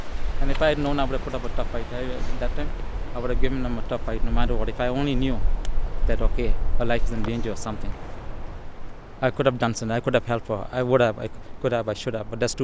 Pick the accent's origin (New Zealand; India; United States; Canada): India; And maybe I'm from India, that's why. I'm used to it.